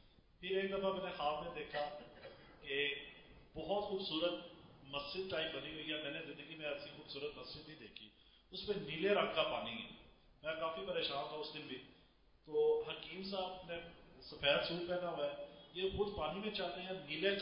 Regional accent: Sargodha, Punjab, Pakistan; basically میں سرگودا سے ہوں

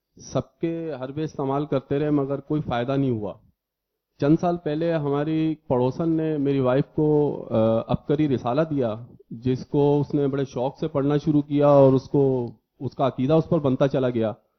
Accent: Karachi, Sindh, Pakistan; اور کراچی سے تعلق ہے.

